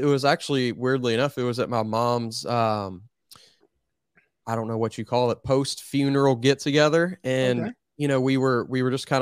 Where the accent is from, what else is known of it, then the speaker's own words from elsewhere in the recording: Louisville, Kentucky, United States; Yeah, I'm here. I've been here. It's, you know, it's my hometown.